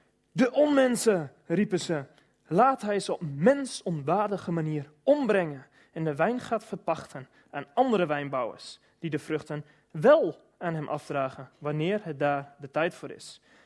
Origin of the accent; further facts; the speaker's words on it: Wijk bij Duurstede, Utrecht, Netherlands; Ik kom inderdaad uit Wijk bij Duurstede, waar ik de kerk mag dienen.